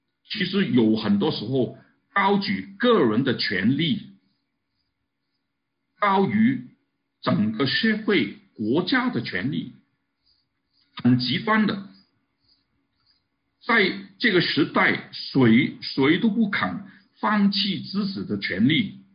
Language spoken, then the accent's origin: Chinese; Canada; 我们加拿大人很精彩的，他们很多的加拿大人坚持不戴口罩。